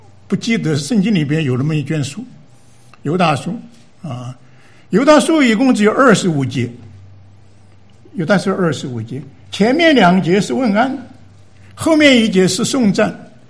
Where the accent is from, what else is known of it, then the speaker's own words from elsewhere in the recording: China; 这个我们中国人说是啊，这个树死留皮